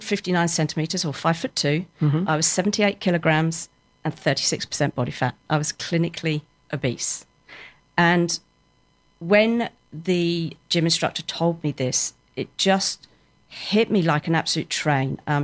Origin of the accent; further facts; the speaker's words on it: Winchester, South East England, United Kingdom; I grew up in Winchester with my three brothers